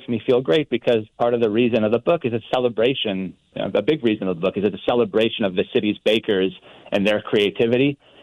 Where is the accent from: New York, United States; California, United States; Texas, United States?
New York, United States; now in New Orleans, United States; So I'm a New Yorker originally, which makes people, you know, gasp and frown sometimes. But, you know, fell in love with New Orleans and fell in love with king cake, and I've been here for 16 years.